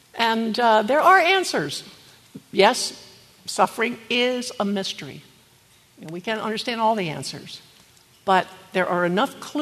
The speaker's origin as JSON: {"language": "English", "region": "Maryland", "country": "United States", "said": "Because I'm from Maryland."}